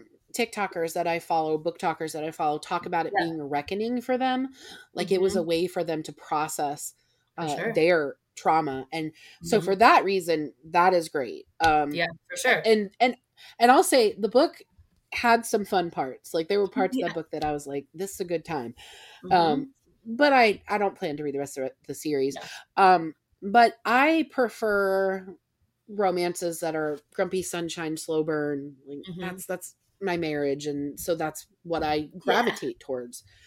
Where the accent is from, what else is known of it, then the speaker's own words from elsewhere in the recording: Ohio, United States; well, I am from Ohio, so I don't know.